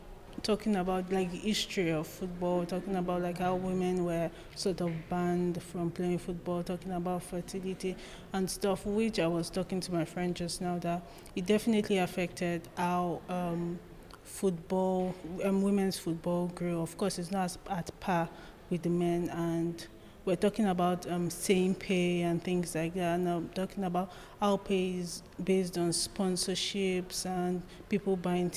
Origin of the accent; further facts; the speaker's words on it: Nigeria; I'm not really bothered, considering I'm Nigerian.